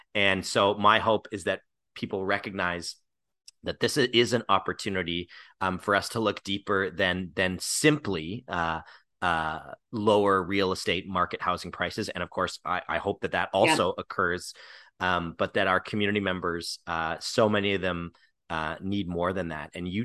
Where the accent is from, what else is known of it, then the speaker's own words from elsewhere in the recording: Kitchener-Waterloo, Ontario, Canada; the emergency shelter system, which in Kitchener-Waterloo, when I was a kid, there were multiple. I grew up in the United Church